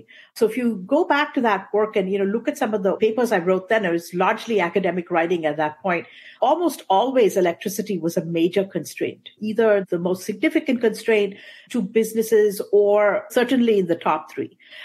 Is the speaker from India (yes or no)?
yes; Bangalore, Karnataka, India; moved away as an adult; now in United States; I was raised in Bangalore in India, in the southern part of India. That's where I went to school before I came to the US to go to college.